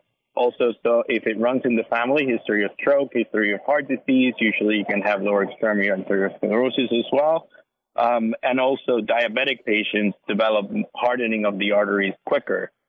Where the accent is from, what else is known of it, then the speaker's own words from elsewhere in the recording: San Juan, Puerto Rico; moved away as an adult; now in Long Island, United States; So first, I grew up in San Juan, Puerto Rico, and then came to Long Island to do my vascular surgery training.